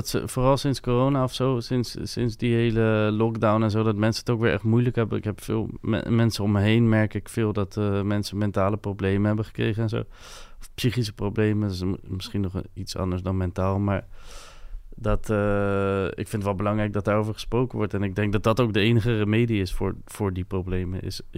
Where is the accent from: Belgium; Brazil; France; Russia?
France; first language fr; Dutch is a second language; now in Netherlands; Ik vind mezelf gewoon meer een Franser dan een Nederlander of zo. Vaak.